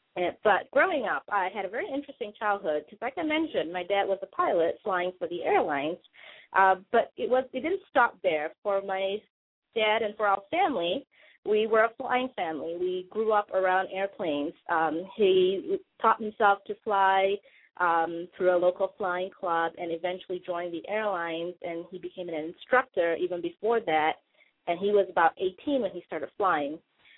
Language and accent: English; Malaysia; I grew up in Malaysia, was born and raised there. I was born on in Borneo, which is East Malaysia. It's an island off of the peninsula of Malaysia.